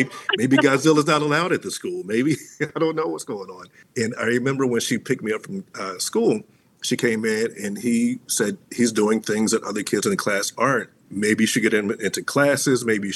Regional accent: Dayton, Ohio, United States; Well, I'm originally from Southern Ohio, Dayton, Ohio, born and raised, and was always a highly creative little kid.

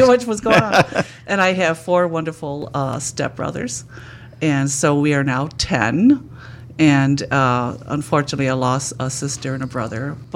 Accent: Chicago, Illinois, United States; also born or lived in Tennessee; And I'm originally from Chicago.

